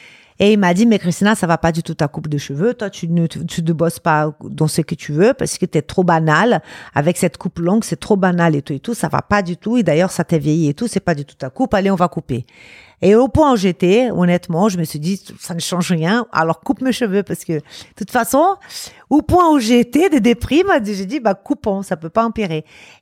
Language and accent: French; Rio de Janeiro, Brazil; Ouais, je suis de Rio.